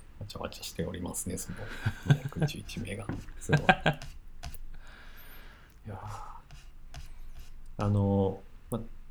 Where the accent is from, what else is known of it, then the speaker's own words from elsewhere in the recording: Osaka, Japan; accent: Kansai dialect; で僕大阪出身なんで、